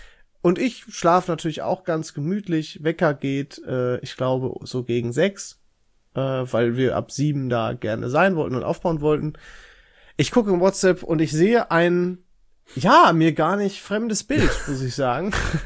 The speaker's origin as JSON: {"language": "German", "country": "Germany", "said": "weil ich das ja als Deutscher auch im Blut habe?"}